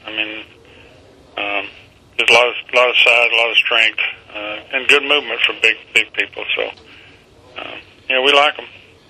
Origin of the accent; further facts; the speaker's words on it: Texas, United States; I'm from Texas. I grew up a Texas high school coach